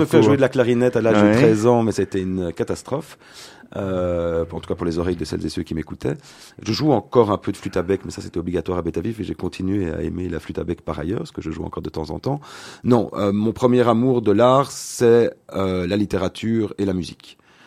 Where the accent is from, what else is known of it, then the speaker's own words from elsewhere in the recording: Brussels, Brussels-Capital Region, Belgium; Je suis né à Bruxelles.